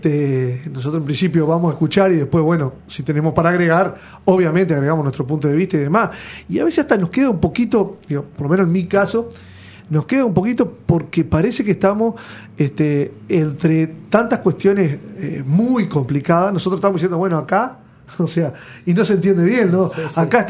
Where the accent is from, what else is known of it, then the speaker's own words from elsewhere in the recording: Uruguay; nosotros como buenos uruguayos